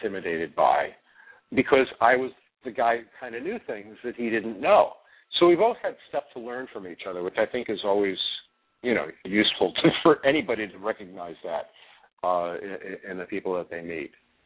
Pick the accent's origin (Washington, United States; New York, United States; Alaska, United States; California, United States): New York, United States; I mean, look, I grew up in New York in the 50s and 60s with Republican governors and senators